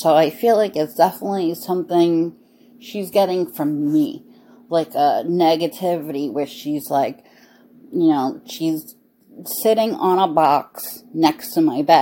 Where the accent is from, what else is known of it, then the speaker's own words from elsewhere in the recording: United States; I was born and raised in America. Like, this is the life I know.